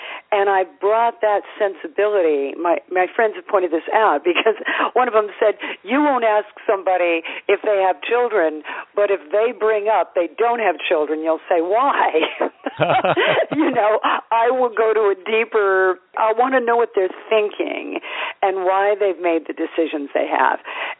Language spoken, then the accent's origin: English; California, United States; I'm from California and he lived in California for years, but we both much prefer New York.